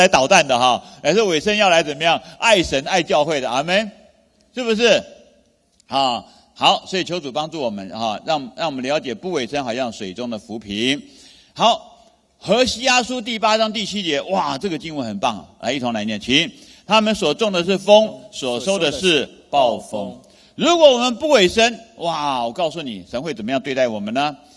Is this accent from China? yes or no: no; Taiwan; 我跟你讲，我从台湾来哈，台湾很多年轻人现在不想要结婚